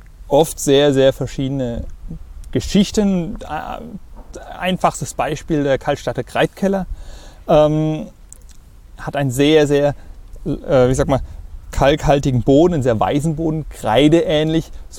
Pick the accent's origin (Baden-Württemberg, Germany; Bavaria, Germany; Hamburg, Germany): Baden-Württemberg, Germany; ich als Schwabe darf sowas sagen